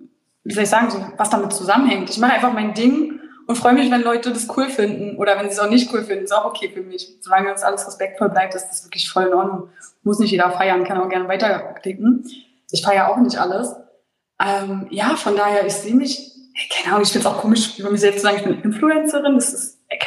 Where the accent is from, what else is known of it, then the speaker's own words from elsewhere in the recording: Berlin, Germany; born there; ich bin 1995 in Berlin geboren.